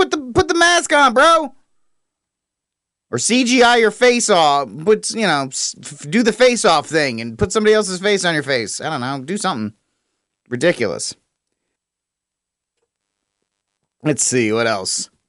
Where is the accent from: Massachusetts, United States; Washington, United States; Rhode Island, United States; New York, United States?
Rhode Island, United States; I'm from Rhode Island, where CVS is from.